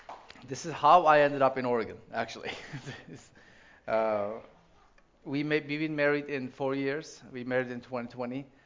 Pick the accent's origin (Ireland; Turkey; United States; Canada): Turkey; So I'm from Turkey, and Turkey is an old country.